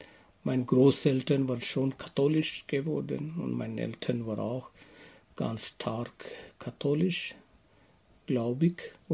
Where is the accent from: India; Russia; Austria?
India; German is a second language; Ja, ich komme aus Indien. Ja, allgemein, Indien ist ganz ruhig.